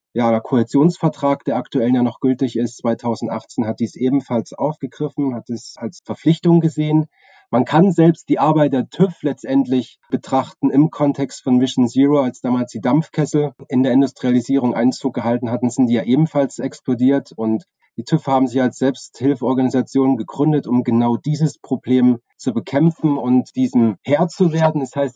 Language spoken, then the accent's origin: German; Chemnitz, Saxony, Germany; born there; Ich bin 1982 in Chemnitz geboren